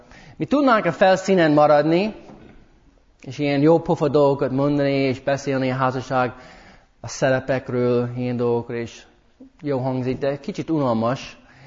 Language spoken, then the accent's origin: Hungarian; United States; Hungarian is a second language; now in Hungary; magyar nevem van, de egy Amerikából jöttem. És 5 éve vagyok itt Magyarországon